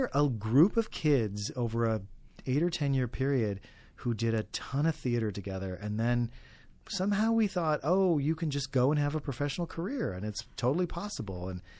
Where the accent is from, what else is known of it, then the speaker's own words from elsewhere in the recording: Illinois, United States; Not Chicago, but out in the cornfields of northern Illinois, which was a nice place to grow up.